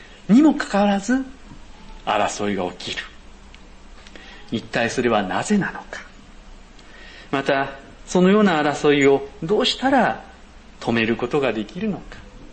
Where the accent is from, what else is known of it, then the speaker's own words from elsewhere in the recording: Hiratsuka, Kanagawa, Japan; 同時に私の地元の平塚では七夕祭りが盛大に開催されております